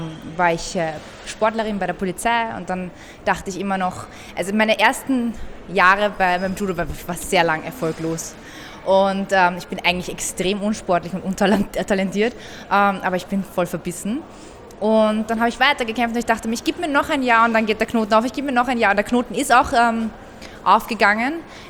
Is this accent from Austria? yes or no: yes; Austria; born there; Genau, also meine Eltern kommen aus dem Iran, ich bin hier geboren, aber ich würde doch sagen, dass ich Perserin bin. Aber genauso sage ich, ich bin Österreicherin, also man ist da so dazwischen.